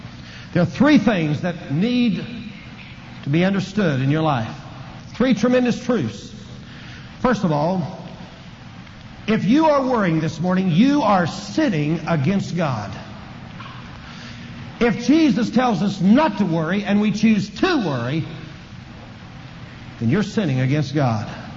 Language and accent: English; Duncan, Oklahoma, United States; In my hometown in Duncan, Oklahoma, there was a man by the name of John Robinson.